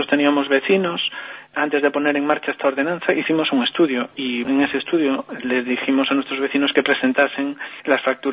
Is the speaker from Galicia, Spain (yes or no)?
yes; Muras, Galicia, Spain; Yo estoy censado en Muras, desde pequeño me crié en Muras